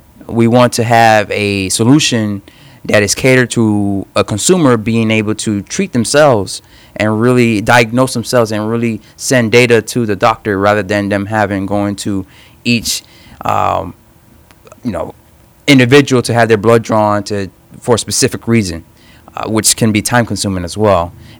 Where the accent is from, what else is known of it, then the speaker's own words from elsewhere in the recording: Miami, Florida, United States; I'm originally from Miami, born and bred. I miss it at times.